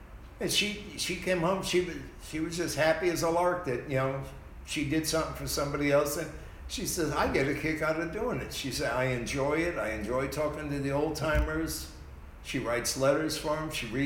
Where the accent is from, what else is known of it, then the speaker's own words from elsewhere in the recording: Connecticut, United States; now in Tennessee, United States; what the hell do I know about Tennessee? I'm from Connecticut.